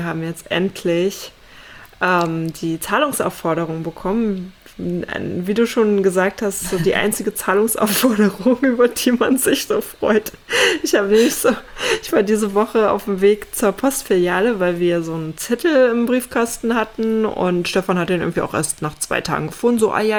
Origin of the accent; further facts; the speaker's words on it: East Germany, Germany; ich bin ja in Ostdeutschland aufgewachsen, ne, ehemalige DDR.